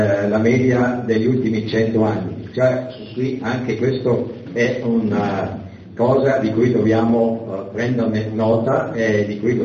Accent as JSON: {"language": "Italian", "region": "northern Italy", "country": "Italy", "said": "Noi veniamo dal nord dell'Italia e viviamo proprio adesso un cambiamento climatico, no?"}